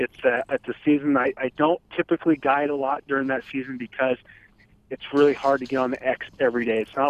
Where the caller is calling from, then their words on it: Colorado, United States; I am actually back in Weld County now.